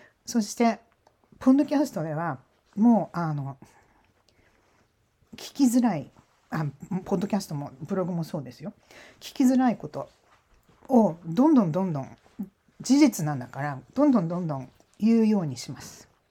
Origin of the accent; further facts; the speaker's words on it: United States; シアトルの入国管理は私は移民局、外国、アメリカ人なので移民局関係ないんだけども